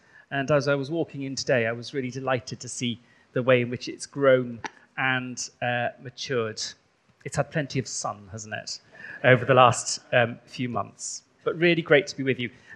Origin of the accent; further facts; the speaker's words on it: Wales, United Kingdom; first language Welsh; English is a second language; I come from the deepest, darkest part of rural Wales. My first language is Welsh. And I was brought up in quite a traditional household.